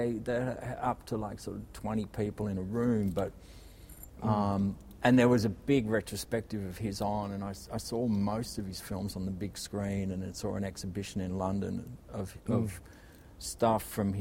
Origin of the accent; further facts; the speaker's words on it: Ballarat, Victoria, Australia; also born or lived in Melbourne; when I was growing up in Ballarat. So I kind of moved to Melbourne when I was 17 to study.